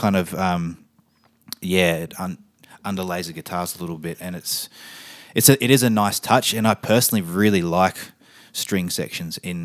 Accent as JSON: {"language": "English", "region": "Wales", "country": "United Kingdom", "said": "I'm from the Wales."}